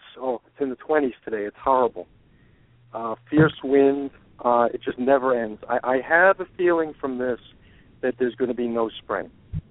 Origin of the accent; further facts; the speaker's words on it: Brookline, Massachusetts, United States; I'm from Brookline, Massachusetts.